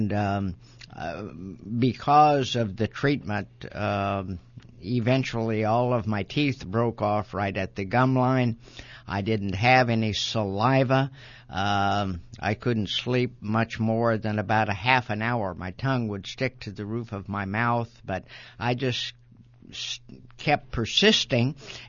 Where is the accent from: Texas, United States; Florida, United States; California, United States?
Florida, United States; Naples; Well, I'm from Naples, Florida.